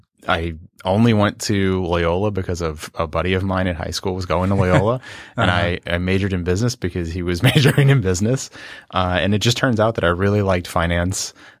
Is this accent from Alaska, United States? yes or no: no; New Orleans, Louisiana, United States; I'm from New Orleans. I didn't have to leave